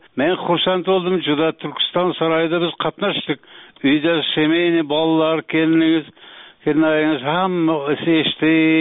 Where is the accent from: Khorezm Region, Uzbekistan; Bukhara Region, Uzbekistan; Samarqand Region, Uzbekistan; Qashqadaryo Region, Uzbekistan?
Khorezm Region, Uzbekistan; Gurlan; bizning qishlog'imiz Gurlar rayoni bog'lamida